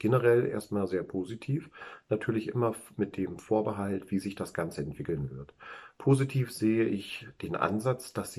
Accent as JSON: {"language": "German", "town": "Rostock", "region": "Mecklenburg-Vorpommern", "country": "Germany", "said": "ich komme von der Ostseeküste aus dem Raum Rostock."}